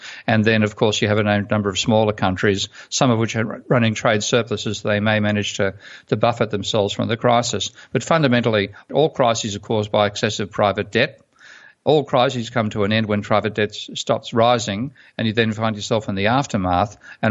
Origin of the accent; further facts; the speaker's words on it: Australia; private debt in my home country of Australia